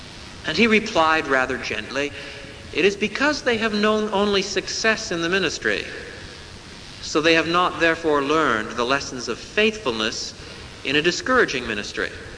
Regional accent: Quebec, Canada; I'm a Canadian. I was reared in French Canada. in those rather discouraging days in the 40s and 50s

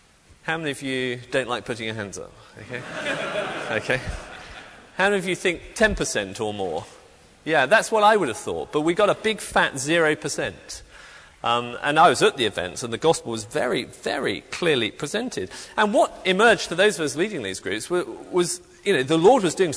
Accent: England, United Kingdom; I am from England. I have some very distant connections with Scotland, so I need to come clean there now. I've never lived or worked in Scotland

